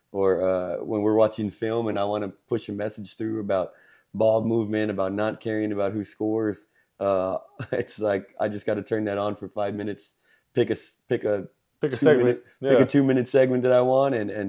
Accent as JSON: {"language": "English", "town": "San Antonio", "region": "Texas", "country": "United States", "tie": "born or raised there", "said": "I mean, growing up in San Antonio, we got used to playoff success, right?"}